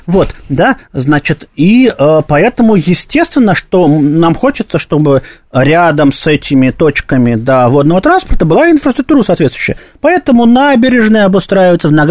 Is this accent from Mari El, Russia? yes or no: no; Moscow, Russia